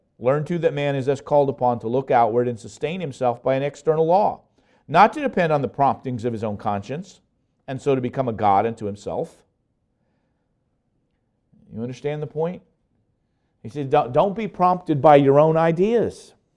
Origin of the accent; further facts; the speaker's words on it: Indianapolis, Indiana, United States; Turns out he's from my hometown, Indianapolis. Not only my hometown, my neighborhood.